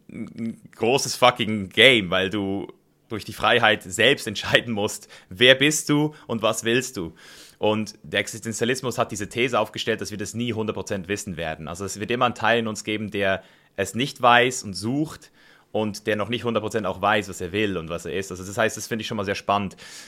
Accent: Switzerland; moved away; Ich bin ja aus der Schweiz, wo es noch ein bisschen, ich würde mal sagen, noch ein bisschen entspannter ist.

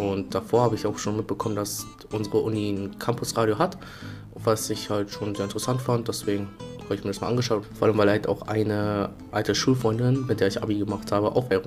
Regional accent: Neuwurmsdorf, Lower Saxony, Germany; Ich komme aus Neuwurmsdorf, das ist ganz oben im Norden von Niedersachsen. Das ist aber schon so nah an Hamburg dran und so klein, dass wir eigentlich meistens sagen, wir kommen aus Hamburg.

